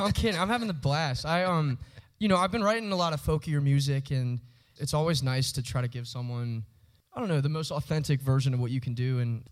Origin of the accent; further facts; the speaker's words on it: South Riding, Virginia, United States; Yeah, I grew up in South Ryan, Virginia, which is in Loudoun County.